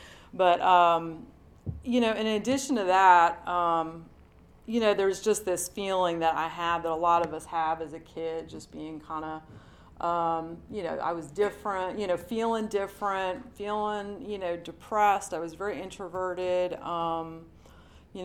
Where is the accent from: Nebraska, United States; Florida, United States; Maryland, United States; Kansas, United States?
Maryland, United States; Baltimore; now in Atlanta, United States; I was born here in Atlanta, Georgia, kind of coincidentally, accidentally. My family's from Baltimore. My dad had like a work assignment down here for a year, and so I was born, then went back to Baltimore, and there was some moving between here and there